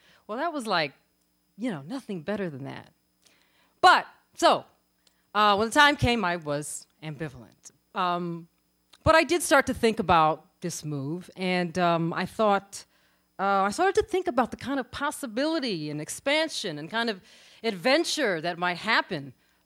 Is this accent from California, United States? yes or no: yes; Inglewood, California, United States; I mean, I grew up in and around Inglewood, and so I was very familiar with the elements of chaos.